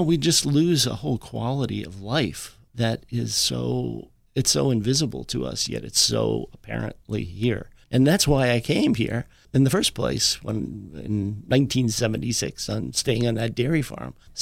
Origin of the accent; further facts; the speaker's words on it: Long Island, New York, United States; You know, I grew up on Long Island, of all places, where I remember when I was a little kid, we actually had farms nearby.